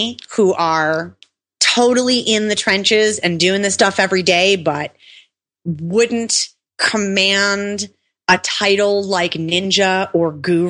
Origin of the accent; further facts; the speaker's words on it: Milwaukee, Wisconsin, United States; now in Israel; Especially a Jew growing up in Milwaukee. People aren't used to that. But here, I mean, listen, I'm not only in a country of Jews